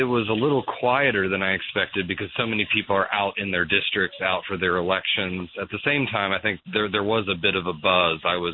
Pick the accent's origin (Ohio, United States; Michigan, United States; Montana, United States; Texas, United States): Michigan, United States; there are even some ballot initiatives in Florida and in my home state of Michigan